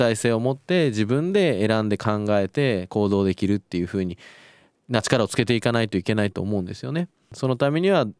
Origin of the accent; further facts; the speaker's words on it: Saga, Japan; 佐賀です。もう地元ですね。